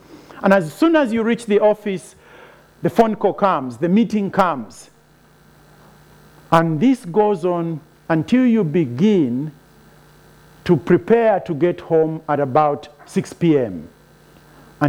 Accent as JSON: {"language": "English", "country": "Zambia", "said": "My family and I come from Zambia, in between Zimbabwe and Congo in the north."}